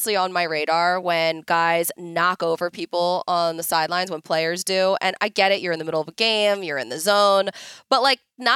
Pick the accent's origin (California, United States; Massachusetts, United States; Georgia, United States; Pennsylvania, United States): Pennsylvania, United States; Philadelphia; accent: Philly; Muffaletta. My Philly accent.